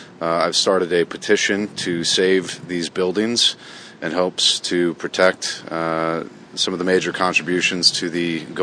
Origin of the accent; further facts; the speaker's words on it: East Coast, United States; no, hey, I'm from the East Coast with a lot of history. Our house that I grew up in is predates the signing of the Constitution